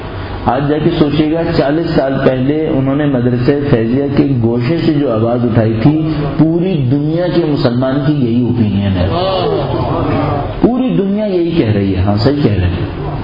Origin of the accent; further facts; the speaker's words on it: Karachi, Sindh, Pakistan; اب دیکھیں میں کراچی سے آیا ہوں آپ کے پاس